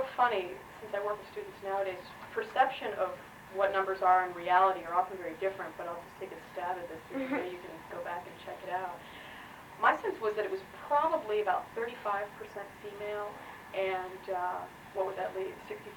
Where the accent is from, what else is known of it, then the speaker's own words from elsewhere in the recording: New Jersey, United States; I grew up, I was born in New Jersey and I graduated high school in New Jersey, though I spent some time in there out of the state of New Jersey.